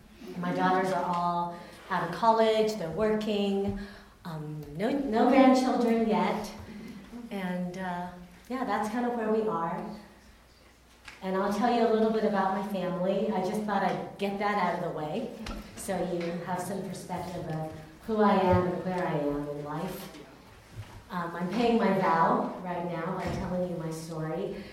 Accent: San Diego, California, United States; also born or lived in Taiwan; I'm Chinese. I was born in Taiwan. My family immigrated to the United States in 1970. So I was 3 years old when we came to the United States. And we were your typical Chinese immigrant family. We moved to San Diego, California.

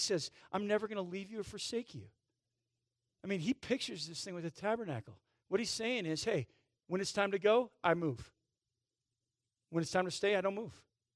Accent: United States; We get to go wherever we want because we're American, right?

